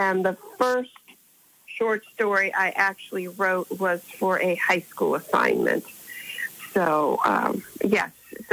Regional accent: Miami, Florida, United States; Well, I am from Miami, Florida. And I am someone very unusual. I am a third-generation Miamian, and there are not a lot of us around

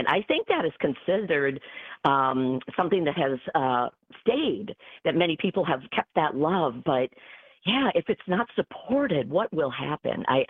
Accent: Wisconsin, United States; I am from Shawano County originally

